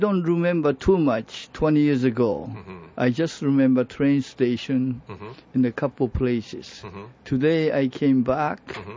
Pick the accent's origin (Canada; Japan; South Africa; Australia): Japan; Okinawa; moved away as an adult; also born or lived in Hawaii; now in United States; I was born in Okinawa before the World War II. I experienced the World War II in Okinawa, so-called the Battle of Okinawa.